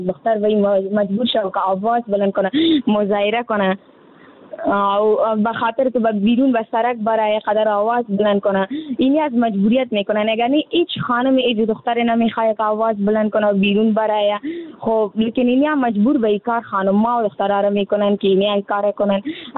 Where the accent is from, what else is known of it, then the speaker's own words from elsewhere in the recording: Afghanistan; در جامعه هم ما افغان هستیم